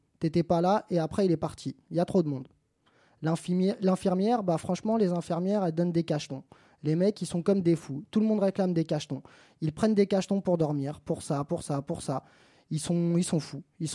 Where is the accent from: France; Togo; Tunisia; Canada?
Tunisia; comme je suis tunisien, vous restez chez moi